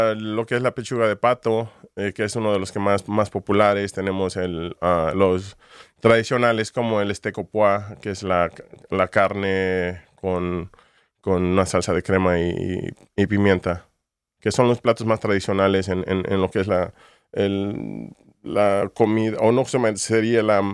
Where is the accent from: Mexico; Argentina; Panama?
Mexico; now in United States; yo vengo de México y tengo 22 años trabajando en cocina.